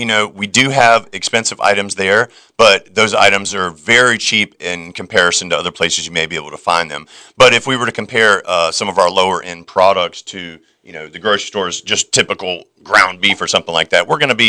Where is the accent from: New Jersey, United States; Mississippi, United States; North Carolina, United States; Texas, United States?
North Carolina, United States; Wilmington; Yeah, I grew up here in Wilmington since 1984.